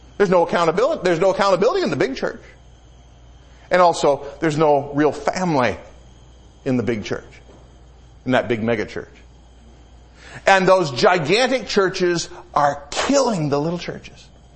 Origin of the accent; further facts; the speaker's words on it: Detroit, Michigan, United States; I grew up in the Metro Detroit area. I've been here more than half my life, but I grew up in the Metro Detroit area.